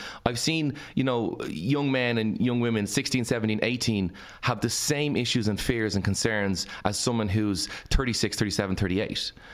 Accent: Ireland; And if someone says, yeah, I'm grand, we all do it as the Irish people, you know, say, I'm grand.

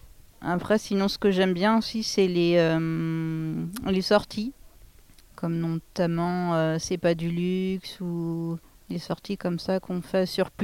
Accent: Pays de la Loire, France; En plus, je venais pas d'ici, je venais du Maine-et-Loire.

